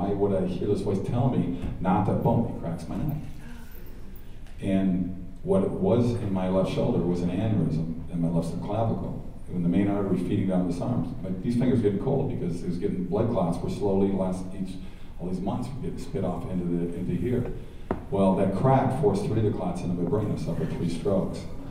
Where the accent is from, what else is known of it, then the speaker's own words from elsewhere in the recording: Minnesota, United States; now in Los Angeles, United States; Minnesota Vikings. I'm from Minnesota, guys. I'm sorry. You know? I'm loyal to my state. Even though I left, I still watch.